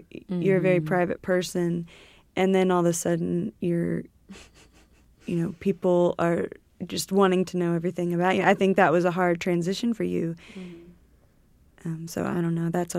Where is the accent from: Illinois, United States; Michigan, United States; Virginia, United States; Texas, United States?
Texas, United States; Dallas; we were city girls growing up in Dallas and going to private school where my mother taught.